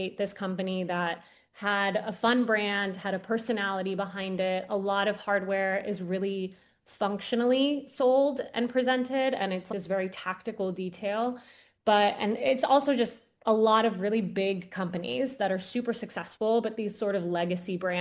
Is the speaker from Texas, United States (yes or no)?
yes; Houston, Texas, United States; So I am from Houston. I went to undergrad in New York and pursued journalism and economics.